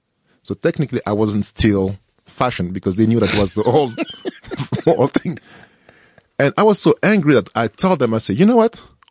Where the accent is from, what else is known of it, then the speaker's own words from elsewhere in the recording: France; Yeah, that was my reality growing up in France.